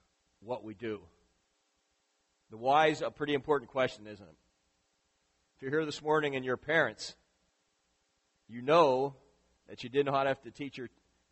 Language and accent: English; Philipsburg, Pennsylvania, United States; As I say, I grew up in Phillipsburg, the big metropolis of Phillipsburg, so it's always a highlight to be here in First Baptist in Clearfield.